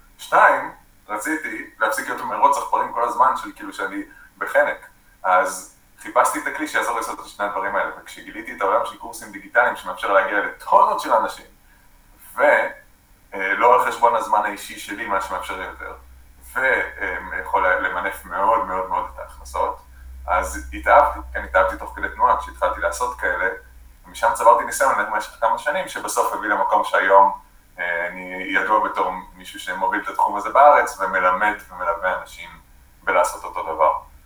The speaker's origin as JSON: {"language": "Hebrew", "town": "Haifa", "region": "Haifa District", "country": "Israel", "said": "אני לא קיבוצניק במקור, אני גר בקיבוץ, אבל אני חיפאי במקור. אבל כן, אני גר בקיבוץ"}